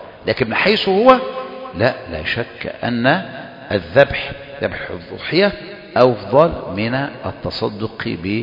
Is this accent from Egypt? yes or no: yes; Egypt; عندنا في مصر